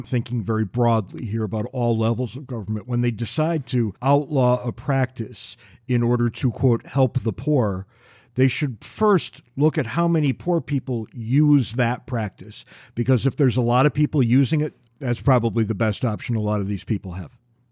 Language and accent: English; Connecticut, United States; We also saw this in my home state of Connecticut